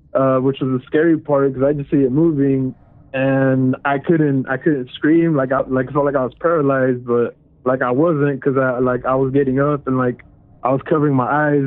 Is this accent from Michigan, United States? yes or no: no; California, United States; First time caller, long time listener. I'm from California, and so my story happened about when I was maybe third, fourth grade back in like 1995.